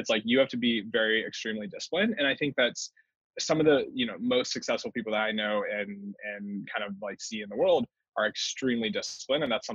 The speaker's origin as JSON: {"language": "English", "region": "Texas", "country": "United States", "tie": "born or raised there", "said": "But one of the really cool things I really liked about growing up in Texas was, again, back to this thing where race was like never a divisive thing"}